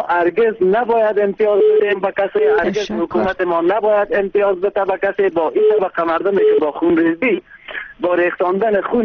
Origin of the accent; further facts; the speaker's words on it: Afghanistan; ما افغان هستیم،